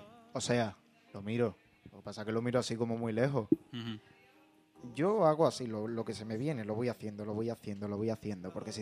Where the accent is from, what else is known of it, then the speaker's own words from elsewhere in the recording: Dos Hermanas, Andalusia, Spain; ya que estamos aquí en Dos Hermanas, que yo soy de Dos Hermanas